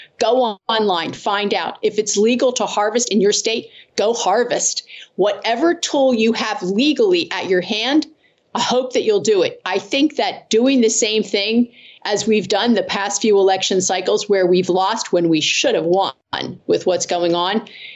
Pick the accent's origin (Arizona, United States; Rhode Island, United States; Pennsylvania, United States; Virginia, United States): Pennsylvania, United States; in my home state of Pennsylvania, it's 50 days of early voting.